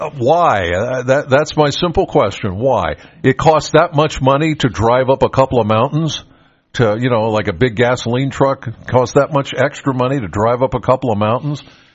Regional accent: Pennsylvania, United States; And I grew up in York County, and so I took 322, obviously, to Harrisburg

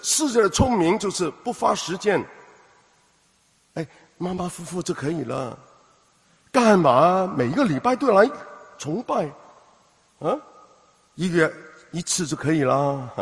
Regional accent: Hong Kong; 我是香港来的，香港来很多人很多时候要怎么样，好精的啊。

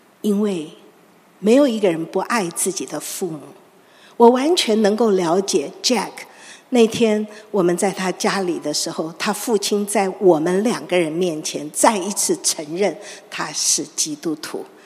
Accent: Taiwan; 小时候在台湾有一种糖果

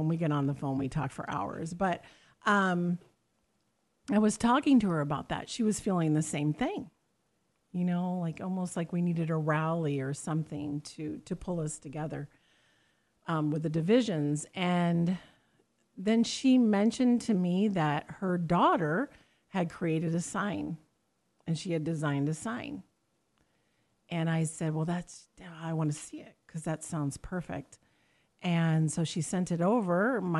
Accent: Salix, United States; So I was born in this area. I was born in Salix. Went to school at St. Joe in Salix.

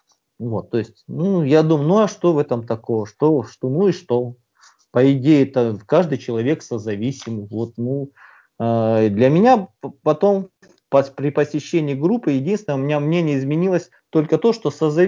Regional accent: Dzhambul, Jambyl Region, Kazakhstan; now in Tomsk, Russia; Я живу в городе Томск, это Сибирь. Сам я родом из Казахстана, из маленького города Джамбул.

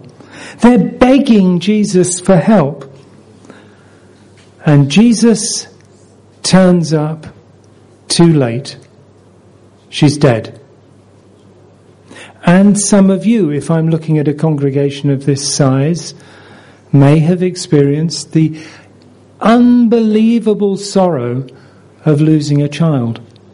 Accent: Wales, United Kingdom; I'm Welsh, you see. I was born in South Wales, and we're very emotional people.

